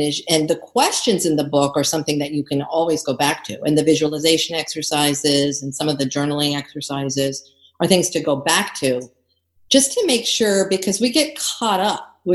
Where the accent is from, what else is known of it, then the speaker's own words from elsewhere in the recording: Greece; I grew up in Greece, and in Greece, you know, I have long blonde hair at the time as a kid, right? Green eyes. I looked different.